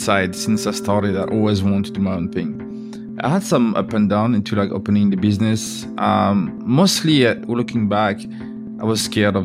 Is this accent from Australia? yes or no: no; France; That's one of my saddest things, you know, growing up in France. I've been to like lots of bakeries.